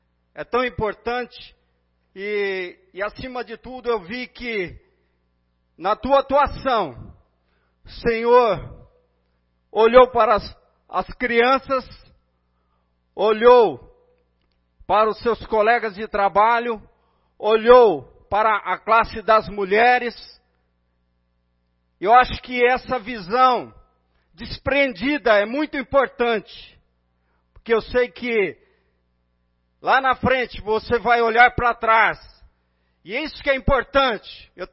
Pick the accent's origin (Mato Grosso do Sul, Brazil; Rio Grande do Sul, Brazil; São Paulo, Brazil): São Paulo, Brazil; Garça; nós, como garcenses, como paulistas, como brasileiros